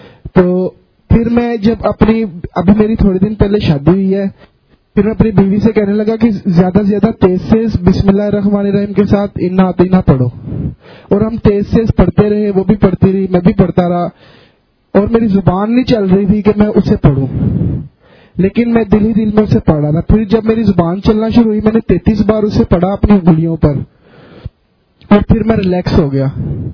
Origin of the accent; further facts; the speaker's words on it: Lahore, Punjab, Pakistan; اور میرا تعلق لاہور سے ہے.